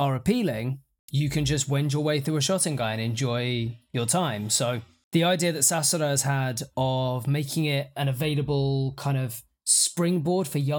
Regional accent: United Kingdom; And I have to say, as a British person, this is a dumb thing.

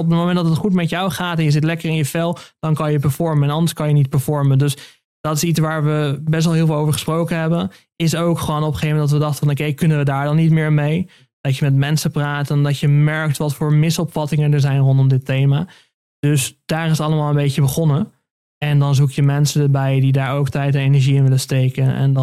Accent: Leeuwarden, Friesland, Netherlands; Kijk, ik kom uit Leeuwarden, dus Breda is echt ver weg.

